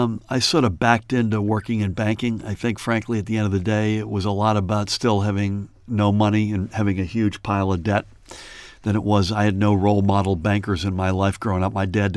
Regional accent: Boston, Massachusetts, United States; As you mentioned, I grew up in Boston, outside of Boston.

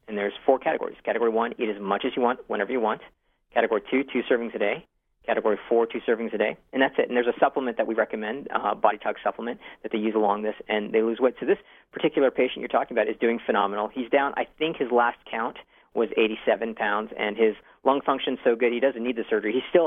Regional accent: Kenya; I'm from Kenya. I was born in what Donald Trump would call an S-hole country, but I was born there, and my wife was born in Tanzania. And, from there you can really connect, and then we're, of course, ethnically Indian.

